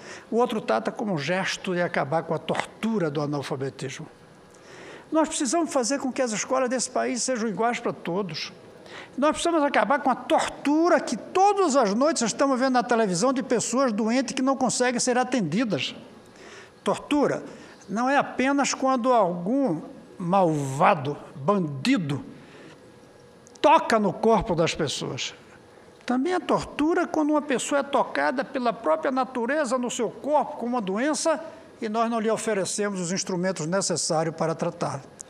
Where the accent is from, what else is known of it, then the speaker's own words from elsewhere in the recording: Brazil; dizendo o meu orgulho de ter estado ali como brasileiro